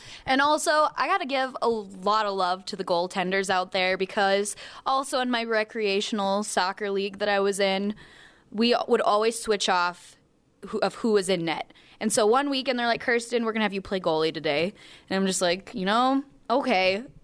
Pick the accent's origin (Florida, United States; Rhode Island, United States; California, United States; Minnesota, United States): Minnesota, United States; Rochester; Now, back in the 507, shout out to my hometown, Rochester, Minnesota.